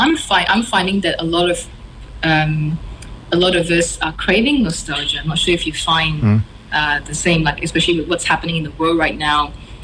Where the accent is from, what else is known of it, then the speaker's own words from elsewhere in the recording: Malaysia; And I grew up in Malaysia. We are a developing country, and we deal with epidemics, pandemics all the time